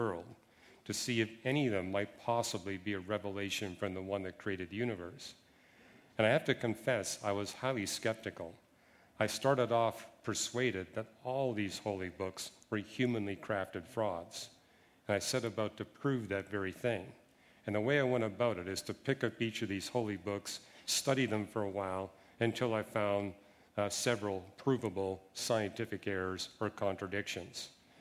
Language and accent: English; Canada; now in United Kingdom; Now, growing up in Canada, I didn't meet Christians till I was 27 years of age. It's different from here in Britain and the U.S.